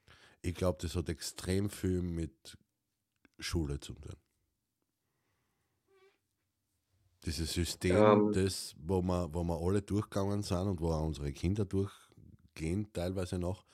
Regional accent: Styria, Austria; ich komme aus der St. Eiermark.

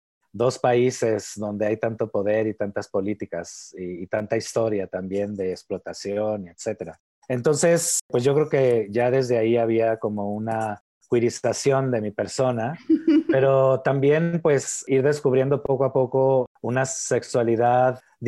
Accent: Mexicali, Baja California, Mexico; born there; nací en la frontera, en Mexicali, Baja California. Pues un lugar de frontera es un lugar donde se cruzan los muros, un lugar donde estás aquí y estás allá, pero a veces no estás ni aquí ni allá.

